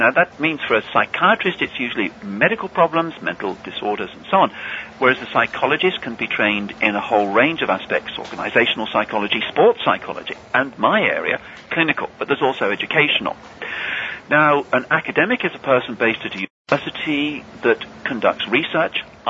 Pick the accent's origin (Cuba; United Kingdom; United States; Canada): United Kingdom; England; accent: English; Well, clearly by my accent, I'm English. And so that's where I was born and brought up.